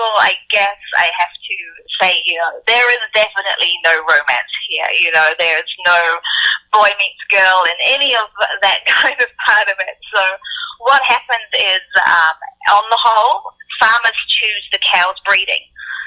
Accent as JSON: {"language": "English", "region": "England", "country": "United Kingdom", "tie": "born or raised there", "moved": "as an adult", "said": "I grew up in England, and when I was growing up, I had a field of cows behind my house."}